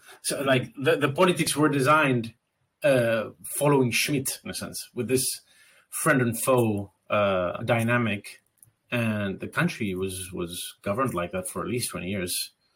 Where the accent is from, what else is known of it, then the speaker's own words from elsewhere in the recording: Argentina; I'm from Argentina, and Argentina is in a perpetual state of emergency